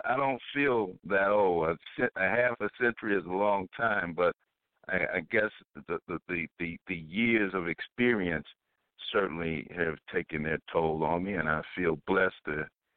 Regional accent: Chicago, Illinois, United States; I grew up, like many young African-Americans, I grew up in the Chicago area in the inner city.

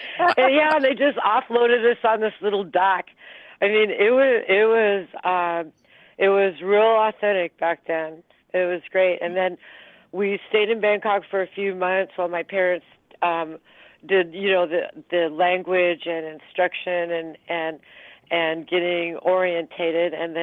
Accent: Los Angeles, California, United States; born there; I was born in East Los Angeles, down by Brooklyn Avenue, which is now Cesar Chavez Avenue.

